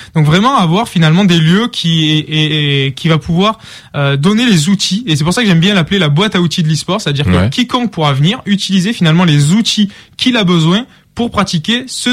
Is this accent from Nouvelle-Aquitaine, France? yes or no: no; Marseille, Provence-Alpes-Côte d'Azur, France; now in Lyon, France; Alors, ça va s'entendre déjà, je viens de Marseille.